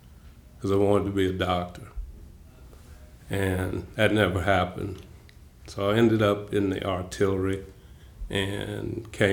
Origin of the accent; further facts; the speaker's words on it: Southern United States, United States; accent: southern; Excuse my southern accent, I talk slow.